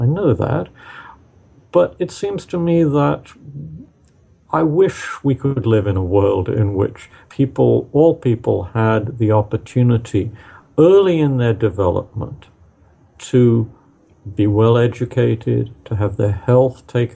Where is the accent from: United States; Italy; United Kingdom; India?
United Kingdom; If you grew up in the class that I grew up in Britain, you'd probably be a lot better off than those people in sub-Saharan Africa